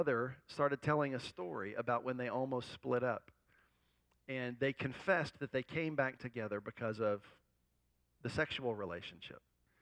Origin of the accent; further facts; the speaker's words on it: Louisiana, United States; I grew up in the Deep South, and I grew up in South Louisiana.